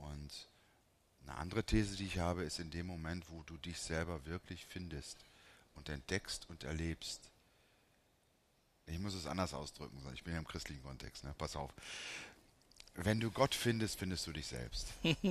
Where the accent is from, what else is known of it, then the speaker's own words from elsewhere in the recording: Gummersbach, North Rhine-Westphalia, Germany; Ich bin in Gummersbach aufgewachsen, wahrscheinlich. Ich sage den meisten Menschen hier nicht, wo Gummersbach liegt. Das ist 40, 45 Kilometer von Köln.